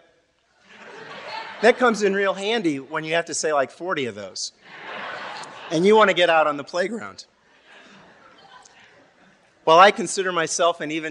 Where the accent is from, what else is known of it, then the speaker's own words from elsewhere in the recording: St. Louis, Missouri, United States; I grew up here in St. Louis in the St. Elizabeth and St. Clement parishes.